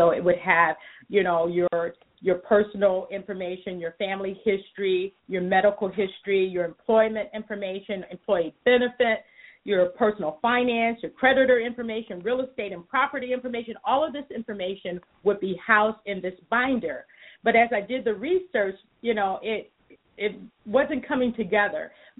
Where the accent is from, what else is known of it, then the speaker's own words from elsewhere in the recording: Los Angeles, California, United States; born there; also born or lived in Barbados; now in Illinois, United States; I am actually here in Illinois. I was a Navy kid. I was born in Los Angeles and lived in the Caribbean Islands, Barbados, for 3 years as a little girl.